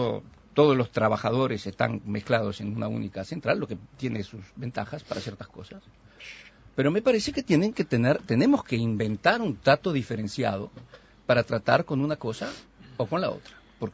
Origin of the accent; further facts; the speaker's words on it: Uruguay; somos todos los uruguayos.